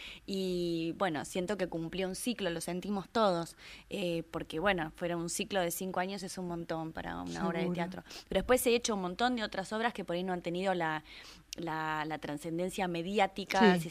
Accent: Rosario, Santa Fe, Argentina; Yo soy rosarina.

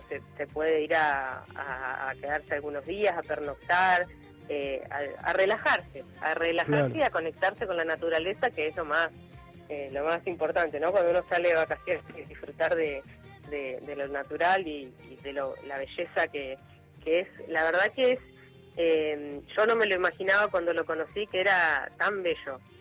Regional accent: Gobernador Gregores, Santa Cruz, Argentina; yo nací acá, en Gobernador Gregores, así que, pero desde chiquita, bueno, toda mi familia, desde mis abuelos, que vivían en las estancias, entonces de muy chiquitita, digamos, como que me crié en la naturaleza campestre

